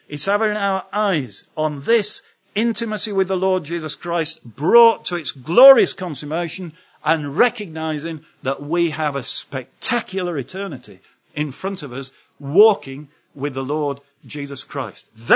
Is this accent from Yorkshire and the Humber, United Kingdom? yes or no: yes; Yorkshire and the Humber, United Kingdom; I can speak like this because I'm a Yorkshireman